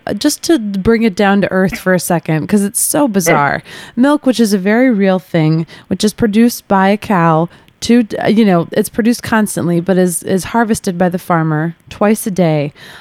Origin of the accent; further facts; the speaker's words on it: Chicago, Illinois, United States; I mean, I'm from Chicago, and I've been by the Board of Trade